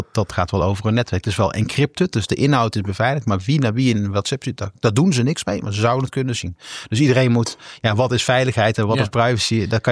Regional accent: Breda, North Brabant, Netherlands; Ik ben ondernemer. Ik kom uit Breda.

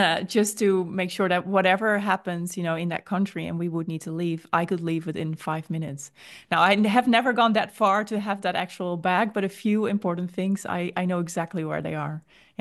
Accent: Netherlands; English is a second language; I'm from the Netherlands. If I speak for myself, I never really grew up with the possibility of natural disasters.

